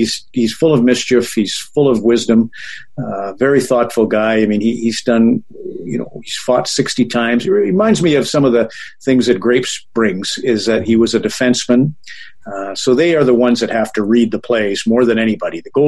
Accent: Canada; I'm not going to interrupt as a Canadian my last kick at summer for that.

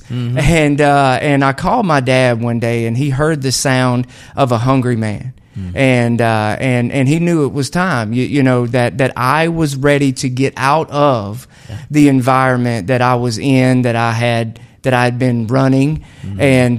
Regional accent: Columbia, Alabama, United States; I'm from a small one red light town, man. 689 people in my hometown, Columbia, wow. Alabama.

